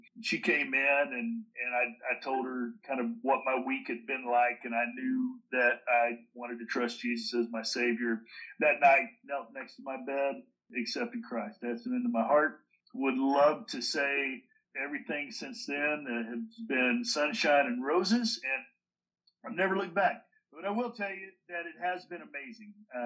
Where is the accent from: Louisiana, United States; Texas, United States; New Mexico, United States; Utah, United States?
Texas, United States; I live in the great state of Texas. Literally born and bred in the Bible Belt.